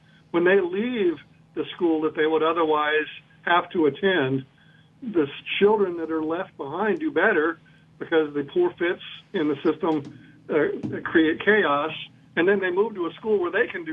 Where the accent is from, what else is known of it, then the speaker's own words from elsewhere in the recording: Texas, United States; Louisiana is doing a lot better job of that than my home state of Texas